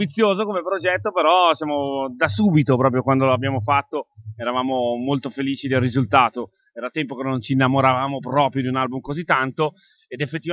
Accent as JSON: {"language": "Italian", "region": "Lombardy", "country": "Italy", "said": "Per noi che veniamo dalla Lombardia è sempre una manna dal cielo."}